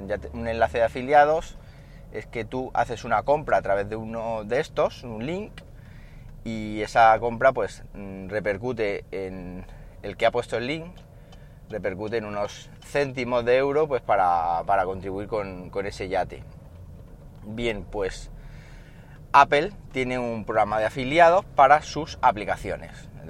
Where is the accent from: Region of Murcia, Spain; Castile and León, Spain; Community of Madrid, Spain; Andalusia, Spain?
Andalusia, Spain; Siles; por ejemplo Beas de Segura o Arroyo de los Jancos, que son dos pueblos que están cerca de Siles, de mi pueblo.